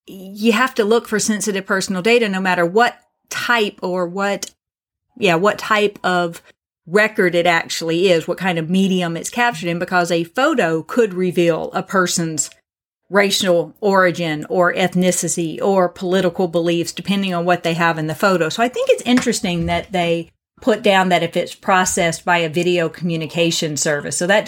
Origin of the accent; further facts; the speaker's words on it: the South, United States; I'm from the South, which has strong family values.